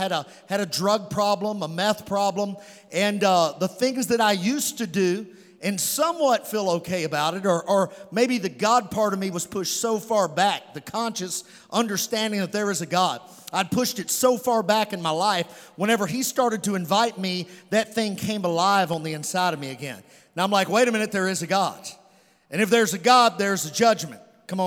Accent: Providence, Kentucky, United States; And Jesse goes back to my hometown, Providence, Kentucky.

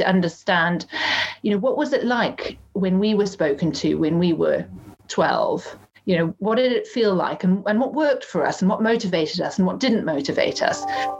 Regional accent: Zimbabwe; moved away as an adult; I'm from Zimbabwe, Hannah.

